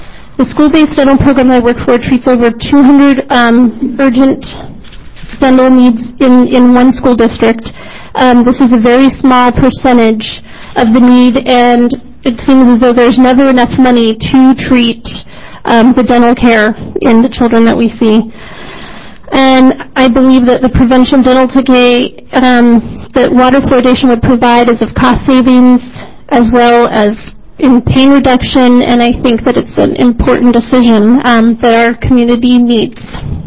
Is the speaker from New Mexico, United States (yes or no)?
yes; New Mexico, United States; I was born and raised in New Mexico, where 76 of the population in the state receives fluoride.